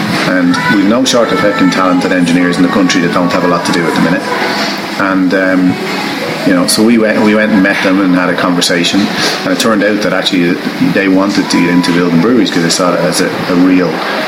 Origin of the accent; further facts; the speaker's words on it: Tallaght, Leinster, Ireland; also born or lived in England; now in Celbridge, Ireland; Actually, I'm not from Kilcock. Most of my family happen to live up here now. Originally from Tala.